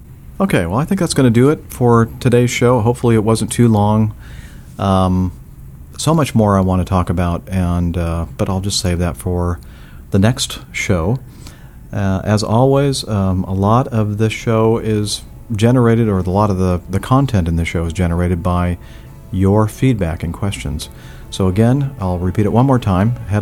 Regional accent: Portugal; English is a second language; I'm from Portugal, and I'm 23 years old.

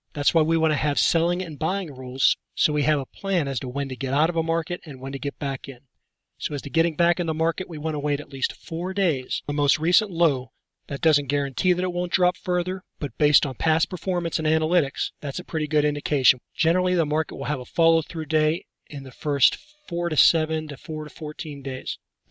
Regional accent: Utah, United States; I'm again podcasting today from a remote location outside of my home state of Utah.

